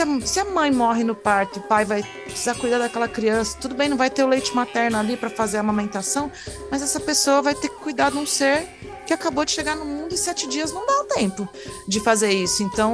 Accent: São Carlos, São Paulo, Brazil; lá em São Carlos, que é minha cidade natal

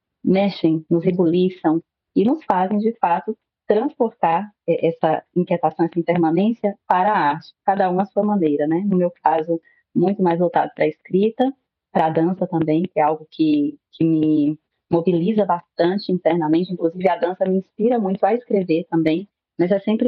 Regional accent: Vitória da Conquista, Bahia, Brazil; Sou de Vitória da Conquista, na Bahia.

